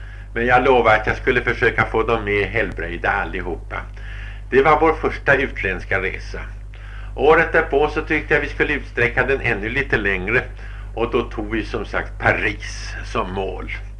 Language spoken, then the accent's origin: Swedish; Sweden; Jag är från Sverige, sa jag.